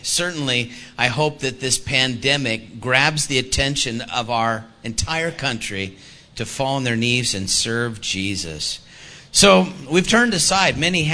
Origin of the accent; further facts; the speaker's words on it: Houston, Texas, United States; Now, we're from Houston, Texas, so...